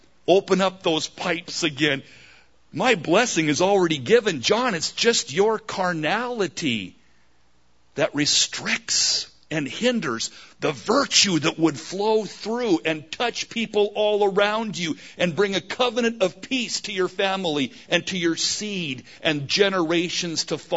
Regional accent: Campbell, California, United States; I grew up in Campbell, went to a church in Los Gatos.

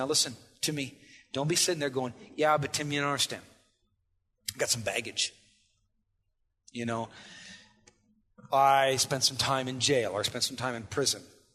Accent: Iowa, United States; I'm from Iowa. People from Iowa don't do this. We farm. We raise pigs. We stay in Iowa, for God's sakes. We don't leave.

